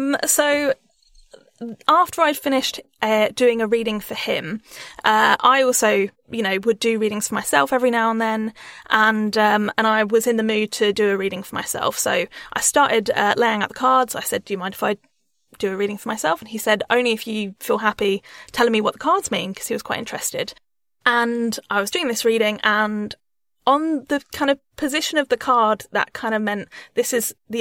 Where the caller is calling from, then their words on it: Edinburgh, Scotland, United Kingdom; I'm calling from Edinburgh. I'm autistic and ADHD